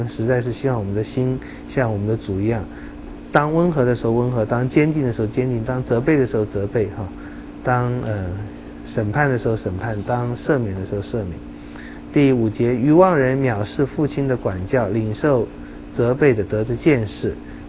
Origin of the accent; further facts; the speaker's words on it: China; 我们知道那才是比我们中国人说的更好的，书中自有颜如玉了